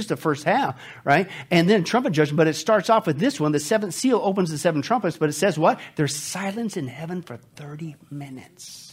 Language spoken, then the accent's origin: English; Kansas, United States; also born or lived in Nebraska; I grew up in the Midwest in Canada, in Kansas and Nebraska, right?